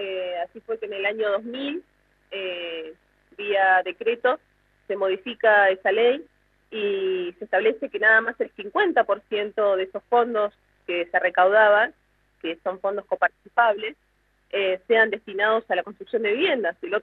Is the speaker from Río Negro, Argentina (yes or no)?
yes; Río Negro, Argentina; Yo soy del Alto Valle y es preocupante no solo los niveles de desocupación